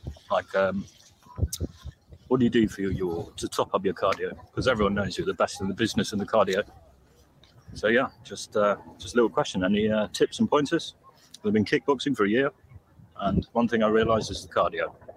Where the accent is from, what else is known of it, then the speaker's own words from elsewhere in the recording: Iceland; English is a second language; I'm from Iceland. Half English, though.